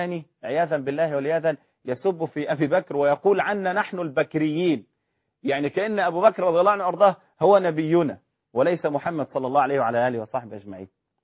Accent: Egypt; صحيح يا أخي، عندنا في مصر مثلا بيقول لم المتعوس على خيب الرجاء

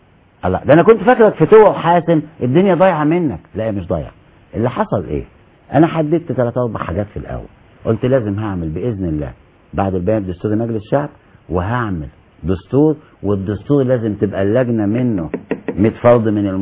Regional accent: Egypt; انا راجل مصري عربي مسلم، دي هويتي المعروفه

